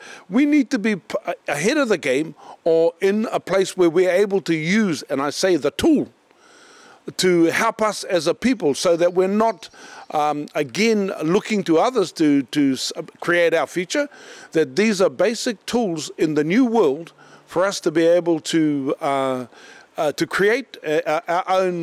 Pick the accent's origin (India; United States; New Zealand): New Zealand; Moerewa; I come from Moirua, you know, we've been in the past just that rural community with all the rural economics around farming, you know, freezing works, all that sort of stuff.